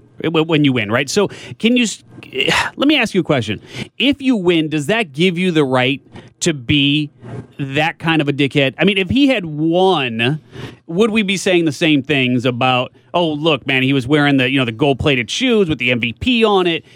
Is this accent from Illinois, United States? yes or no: yes; Chicago, Illinois, United States; I don't know if you remember this or not, but I'm from Chicago.